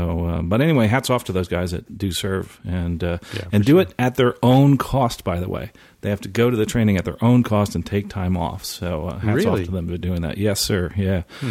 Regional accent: Philadelphia, Pennsylvania, United States; born there; Yes. I was born in Philadelphia.

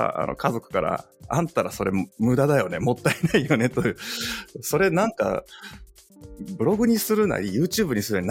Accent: Kakegawa, Shizuoka, Japan; じゃあ二人揃って掛川の地元に帰って料理屋をやりましょうとなった時に

